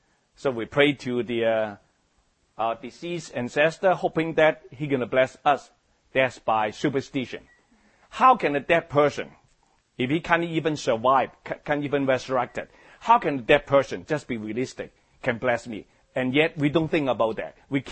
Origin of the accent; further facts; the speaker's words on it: Hong Kong; English is a second language; Like, I came from Hong Kong. I wasn't a Christian. I was a Buddha believer.